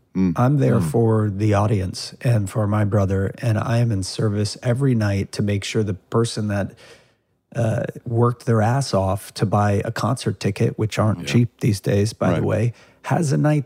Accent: Louisiana, United States; born there; I was born in Louisiana, as was my brother.

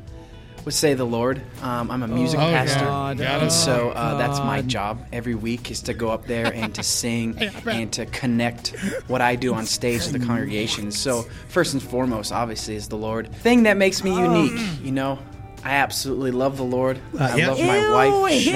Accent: Tipp City, Ohio, United States; I'm from Tip City, Ohio.

